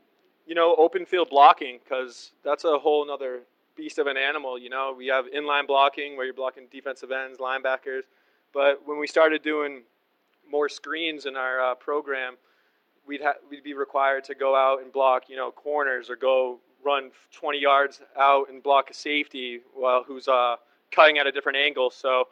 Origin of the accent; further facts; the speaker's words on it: Massachusetts, United States; I'm definitely a huge New England Patriots fan growing up in the Boston area, Cape Cod